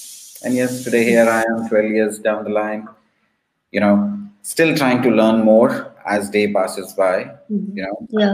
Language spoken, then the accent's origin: English; Assam, India; born there; I was born in India, in Assam.